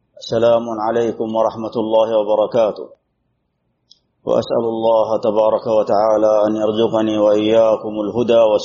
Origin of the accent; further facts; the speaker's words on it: Saudi Arabia; هذه البلاد، بلادنا المملكة العربية السعودية